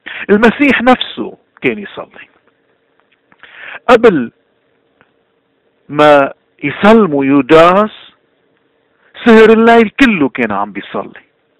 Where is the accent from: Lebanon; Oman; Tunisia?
Lebanon; اليوم نحن كلبنانيين وين ما كنا موجودين، كنا بلبنان او ببلاد الاغتراب